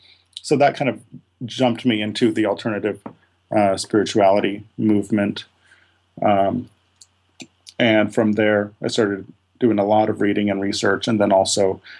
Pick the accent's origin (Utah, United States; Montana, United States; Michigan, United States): Montana, United States; Missoula; I was born and raised here in Missoula, Montana.